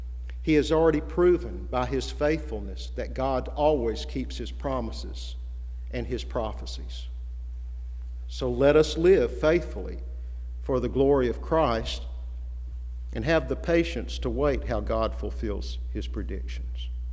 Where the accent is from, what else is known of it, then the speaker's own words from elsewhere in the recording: the South, United States; And I can remember when John F. Kennedy was elected, that in the South, at least in my hometown, many people predicted that he would be the Antichrist.